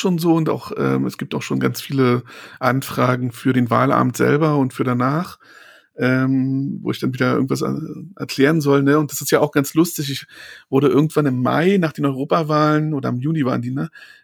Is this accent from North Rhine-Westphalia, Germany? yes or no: no; Berlin, Germany; ich bin in Ostberlin geboren und aufgewachsen und ich bin auch immer noch identitär doch sehr stark der Ostberlin verwachsen